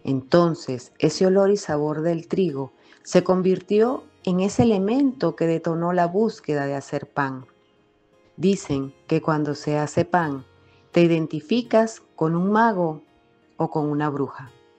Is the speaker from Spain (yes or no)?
no; Maracay, Aragua, Venezuela; also born or lived in Upata; yo nací en Upata y por circunstancias mandaron a mi papá acá a Aragua, a Maracay. Y cuando llegaron conmigo en brazos de 5 meses apenas, pues mamá dijo, ya, hasta aquí y aquí vivo